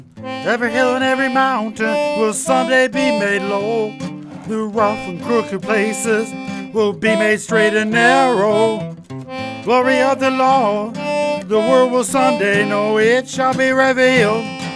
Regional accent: Maine, United States; We are from Waldo County. We're not from Belfast.

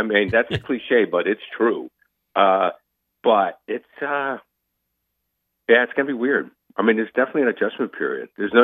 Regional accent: New England, United States; You know, growing up in New England, and, you know, we've been to other parts of the country

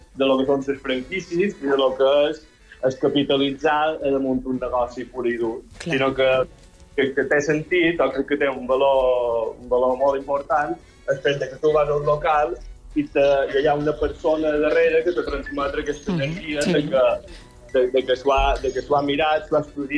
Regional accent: Montuïri, Balearic Islands, Spain; Així com jo som de Montuïri, a Montuïri també hi ha un gestor

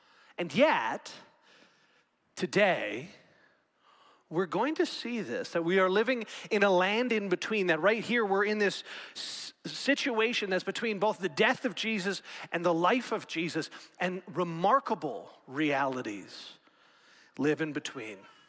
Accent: Regina, Saskatchewan, Canada; I grew up in Regina, Saskatchewan, and I learned to ski on the next closest thing we had to a mountain

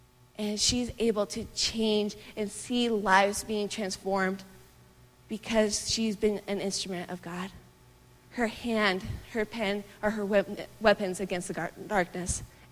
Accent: Colombia; even though I was a missionary growing up in Colombia

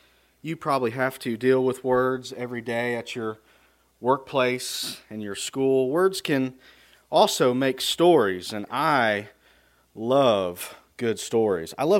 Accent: Ohio, United States; born there; also born or lived in Kentucky; I was born in Ohio, and my family moved to Kentucky at one point, but in between that time, before we moved to Kentucky, I loved going down there to that bait and tackle store.

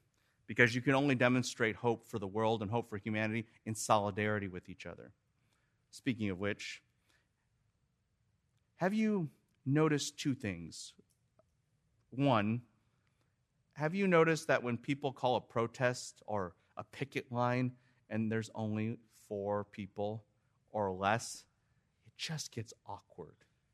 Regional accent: Midwest, United States; And I was telling all these Californians, because I grew up in the Midwest

